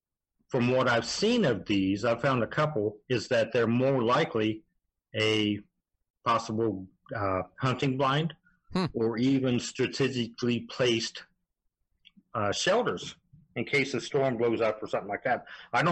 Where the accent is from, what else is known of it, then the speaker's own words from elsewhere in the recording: Columbus, Ohio, United States; I'm from Columbus, and it was about an hour and a half drive to Salt Fork, Cambridge, so it wasn't too bad.